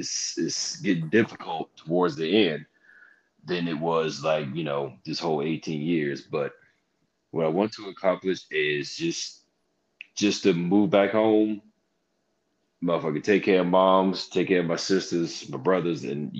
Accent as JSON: {"language": "English", "town": "Baltimore", "region": "Maryland", "country": "United States", "tie": "born or raised there", "said": "I grew up in Baltimore, so."}